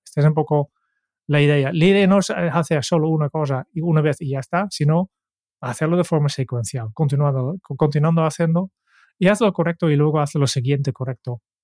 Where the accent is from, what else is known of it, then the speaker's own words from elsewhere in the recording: Netherlands; Spanish is a second language; Yo soy holandés y en Holanda hace 20 años estaba muy popular